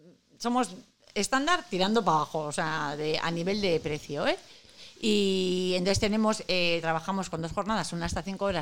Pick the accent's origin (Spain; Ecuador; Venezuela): Spain; San Sebastián, Basque Country; todos los que nos conocen saben que somos donostiarras de pro.